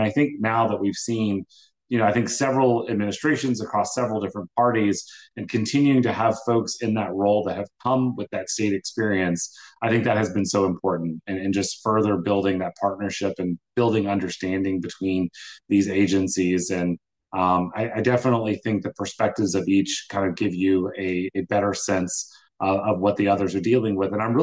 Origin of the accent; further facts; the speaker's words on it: Louisiana, United States; I am from Louisiana originally. I was born and raised there, went to school there